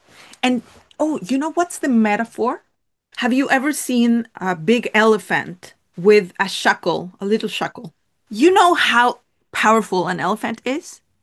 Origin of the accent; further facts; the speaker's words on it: Mexico; I'm Mexican. It's very hard to make us fear something because, you know, we come from Mexico.